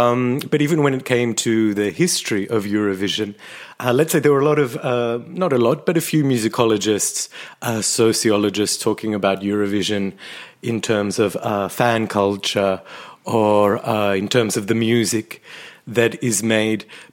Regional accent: Australia; As a kid, I grew up in Australia watching Eurovision on television, on SBS, and it was very popular among, let's say, the Croatians in Australia, or the Italians, our Italian neighbors.

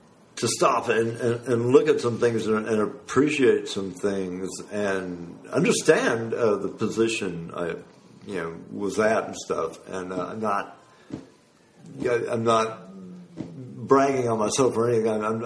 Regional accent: Del Rio, Texas, United States; born there; So I was born in Del Rio, Texas, on a U-2 spy base, as a matter of fact.

